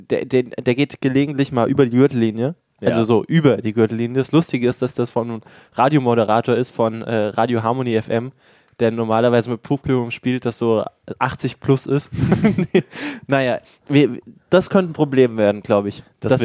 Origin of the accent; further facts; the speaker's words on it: Rhineland-Palatinate, Germany; accent: Rhenish Hessian; wir kommen aus Rheinhesse, wir können auch rheinhessisch babbeln